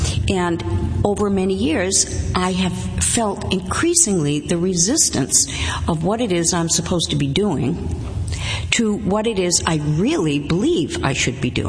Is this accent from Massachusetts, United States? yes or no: yes; Lynn, Massachusetts, United States; moved away as an adult; I mean, I grew up in Lynn, Massachusetts, didn't leave town till I was almost 30 years old, and basically spent my life trying to pretend I was perhaps from Nahant or Swampscott or Wellesley, any place but Lynn.